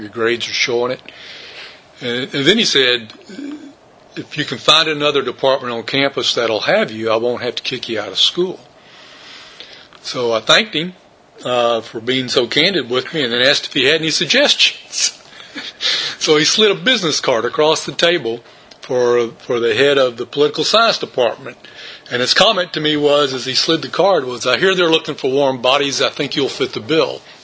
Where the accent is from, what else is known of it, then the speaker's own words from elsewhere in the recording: Port Arthur, Texas, United States; Well, I was born in Port Arthur, raised there, went to high school there, small Catholic high school called Bishop Byrne.